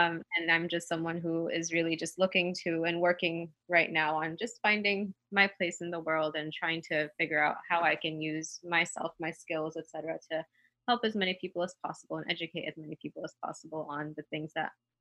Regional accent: Minnesota, United States; born there; also born or lived in Ohio / California / Texas / Florida; So I actually grew up in several different states. I was born in Minnesota. I lived in Ohio and then California and then Texas and then Florida and back to Texas.

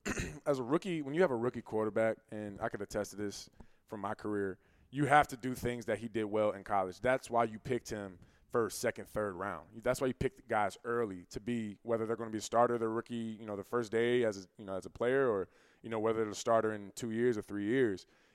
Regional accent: Virginia, United States; And these are all Florida kids. I'm from Virginia.

